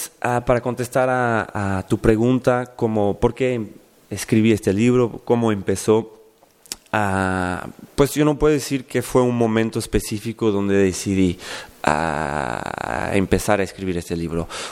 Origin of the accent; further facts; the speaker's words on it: Portugal; first language Portuguese; Spanish is a second language; also born or lived in Galicia / Mexico; el español para mí, bueno, no es mi idioma materno, soy portugués. Y mi español es una mezcla un poco de los lugares donde he pasado, la niñez en Galicia, en mis vacaciones, cuando estudié en México